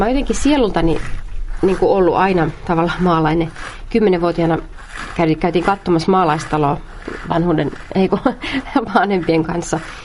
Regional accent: Outokumpu, North Karelia, Finland; born there; Minä olen syntynyt Karjalassa, Outokummussa.

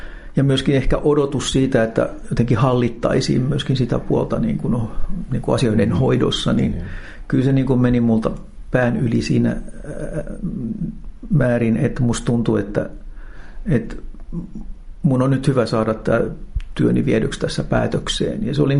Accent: Forssa, Kanta-Häme, Finland; kun mä olin sieltä Forssasta kotoisin

